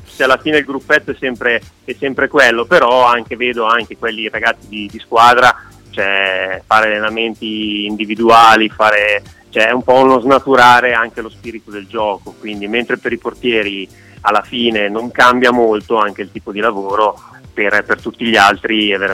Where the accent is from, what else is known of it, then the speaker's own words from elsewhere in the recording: Lombardy, Italy; però essendo cresciuto vicino a Monza alla fine era la squad